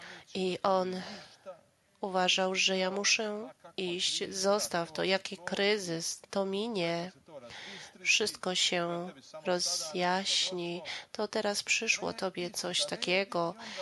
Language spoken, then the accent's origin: Polish; Čitluk, Federation of Bosnia and Herzegovina, Bosnia & Herzegovina; born there; Polish is a second language; Urodziłem się niedaleko Međugorje, 5 kilometrów stąd, w Čitluku.